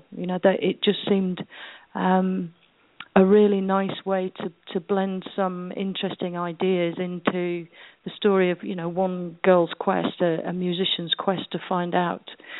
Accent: Yorkshire and the Humber, United Kingdom; growing up in Yorkshire as the daughter of a news agent and a bank manager.

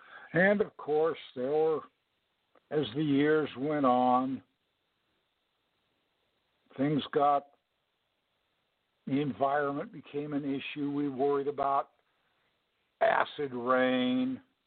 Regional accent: Los Angeles, California, United States; I grew up in Los Angeles. And back in Los Angeles, back in the 1960s, things were, the air was pretty lousy.

